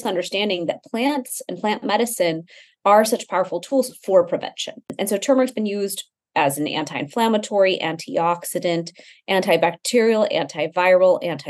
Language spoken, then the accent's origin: English; Houston, Texas, United States; So I grew up in Houston, Texas, to an immigrant family, a regular Indian girl, and definitely had this experience of living in two worlds.